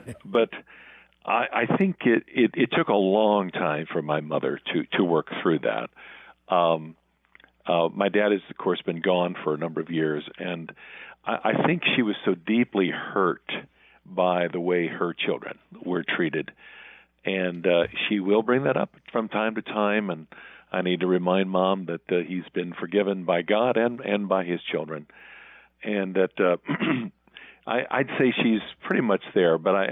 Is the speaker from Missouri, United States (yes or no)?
yes; St. Louis, Missouri, United States; I was one of 11 kids, Pat. We grew up in St. Louis in a very small house, which would try the patience of any man.